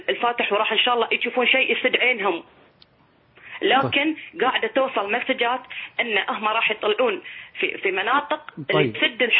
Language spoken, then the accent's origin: Arabic; Bahrain; أنا وحدة بحرينية أدافع عن وطني بكل دم قطرة دم فيني